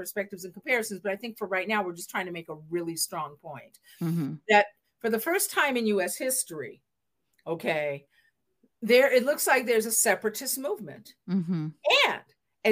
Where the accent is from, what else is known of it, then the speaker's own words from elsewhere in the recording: Seattle, Washington, United States; And again, you know, for context, I'm born in the Pacific Northwest. I'm from Seattle, but my Black dad and my Jewish mom, Jews were not white at that time, caveat, were from the North and married in Seattle